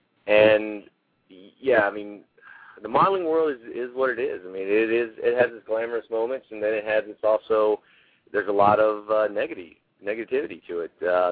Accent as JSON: {"language": "English", "town": "Orange", "region": "Texas", "country": "United States", "said": "But, yeah, you know, we're old country boys. He was from Oklahoma, and I was from Orange, Texas, so we didn't think any of it."}